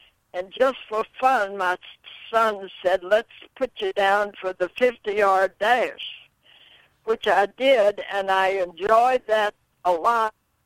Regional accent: Baton Rouge, Louisiana, United States; And then there was going to be this meet in my hometown of Baton Rouge, where my husband and I met and where we both graduated

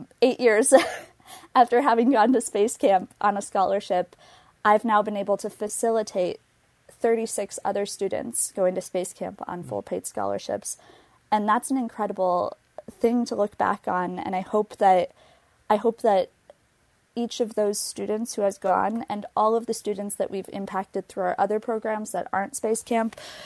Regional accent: Minneapolis–Saint Paul, Minnesota, United States; so I grew up in the Twin Cities and was in public school my entire life

